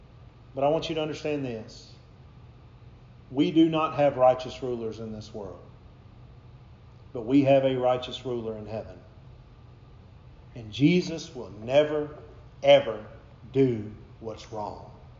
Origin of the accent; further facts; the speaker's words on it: United States; I'm an American because that's where mom and dad chose to be when I was born.